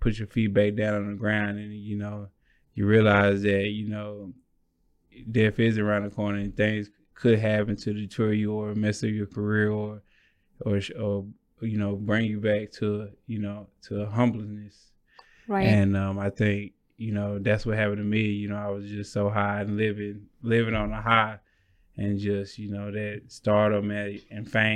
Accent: Dallas, Texas, United States; also born or lived in New York; I was born in New York, and my mother and father decided to move to Texas for because it was more opportunity, you know, for far as jobs and you know, just the cost of living.

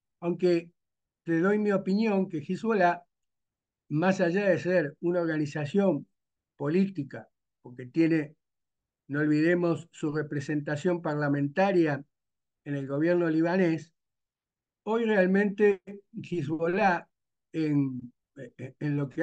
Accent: Argentina; yo te diría que como argentino hablo con conocimiento de causa

